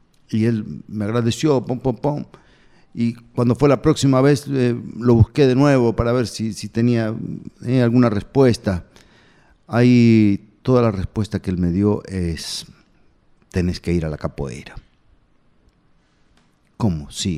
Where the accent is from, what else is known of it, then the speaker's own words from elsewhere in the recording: Argentina; now in Brazil; cuando llegué aquí a Bahía. Como todo argentino que llega aquí